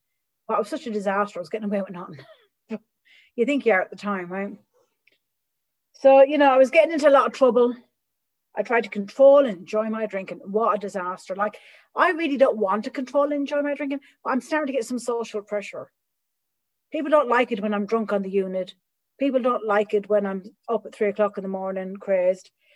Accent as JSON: {"language": "English", "region": "Midlands", "country": "Ireland", "accent": "Midlands Irish", "said": "my accent's from the Midlands"}